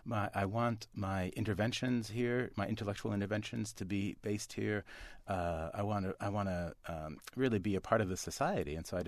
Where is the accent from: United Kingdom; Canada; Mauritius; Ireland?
Canada; moved away as an adult; now in United States; Yes, I came from Canada. I was raised in Canada. I grew up in Canada. I came to the United States for graduate school, and then I landed a job at Brooklyn College, where I'm happily teaching there. So I have a green card.